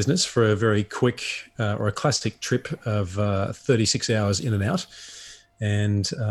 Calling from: Singapore; I'm calling from Singapore tonight.

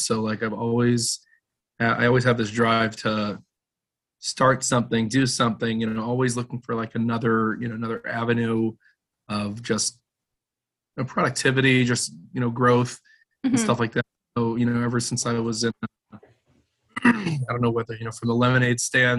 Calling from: Cleveland, Ohio, United States; I'm located in Cleveland, Ohio.

